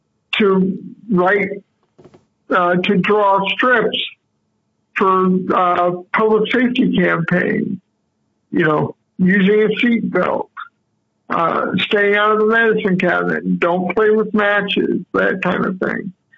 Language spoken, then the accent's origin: English; Houston, Texas, United States; the generation when I grew up in Houston